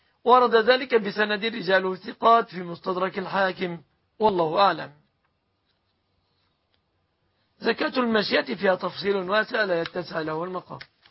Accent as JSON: {"language": "Arabic", "country": "Egypt", "said": "بلادنا مصر"}